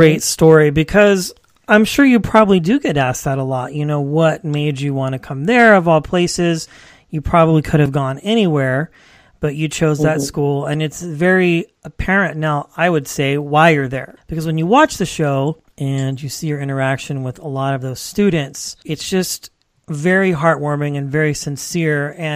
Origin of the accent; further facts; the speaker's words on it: Wichita, Kansas, United States; I am originally from Wichita, Kansas. I was born and raised there.